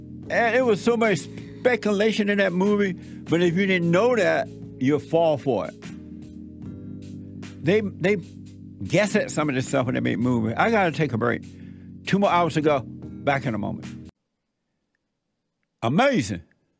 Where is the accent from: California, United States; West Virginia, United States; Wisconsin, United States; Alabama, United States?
Alabama, United States; growing up in … the older people would teach us by example